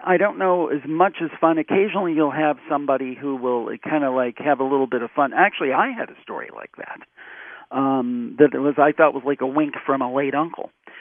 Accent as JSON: {"language": "English", "town": "Cleveland", "region": "Ohio", "country": "United States", "tie": "born or raised there", "said": "That's my hometown, Cleveland."}